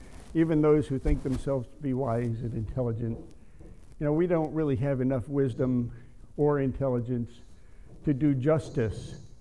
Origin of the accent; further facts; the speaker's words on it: Yonkers, New York, United States; our fellowship of believers that Kathy and I grew up in back in Yonkers, New York, Bethany Chapel